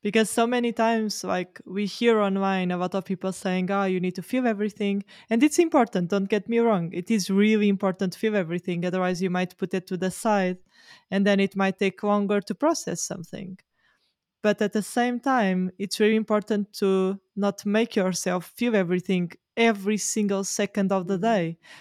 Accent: Portugal; English is a second language; moved away as an adult; also born or lived in Edinburgh / Geneva; so I remember when I moved from Portugal to Edinburgh, it was really hard.

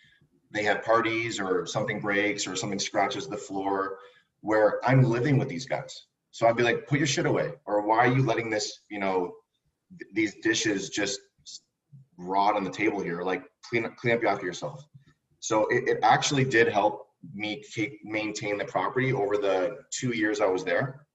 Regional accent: Mississauga, Ontario, Canada; Sorry, no, I grew up in Mississauga.

